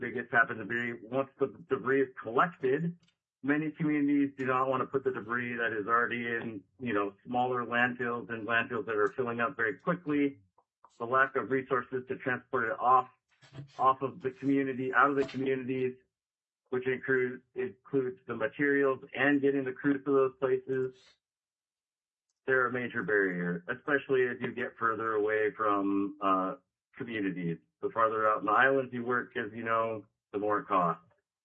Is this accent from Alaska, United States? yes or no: yes; Craig, Alaska, United States; now in Sitka, United States; I'm the director of the Indigenous Stewardship Programs, as you heard. I was born and raised in Craig, and I live in Sitka and Yakutat. At Sitka for the school year and Yakutat in the summer.